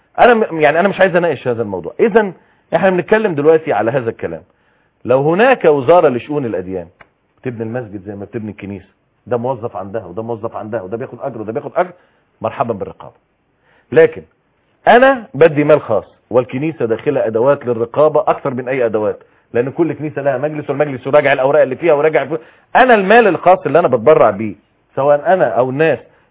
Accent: Egypt; انا مصري.

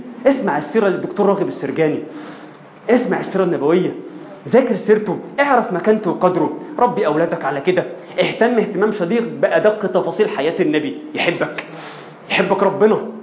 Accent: Egypt; احنا كمصريين

